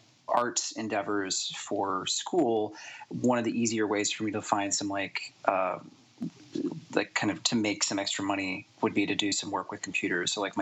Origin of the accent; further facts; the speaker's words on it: Alabama, United States; I'm originally from Alabama, and I went to a fine arts high school mainly for painting.